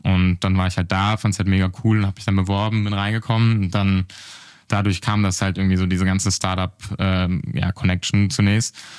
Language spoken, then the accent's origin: German; Southern Germany, Germany; Ich komme aus Süddeutschland, Wiegs am Rand, ein kleines Dorf, 400 Einwohner und bin da aufgewachsen